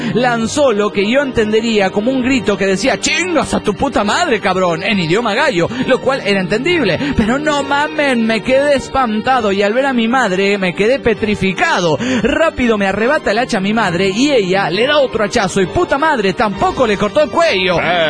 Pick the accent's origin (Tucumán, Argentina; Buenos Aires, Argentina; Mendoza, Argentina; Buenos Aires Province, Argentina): Tucumán, Argentina; Alberdi; Volví a mi pueblo, Alberdi.